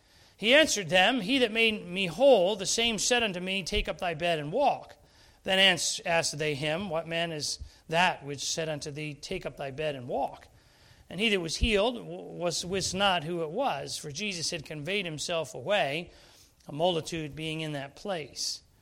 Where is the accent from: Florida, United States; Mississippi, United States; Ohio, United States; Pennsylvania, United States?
Pennsylvania, United States; Philadelphia; I grew up in Philadelphia, and we had some challenges in the city.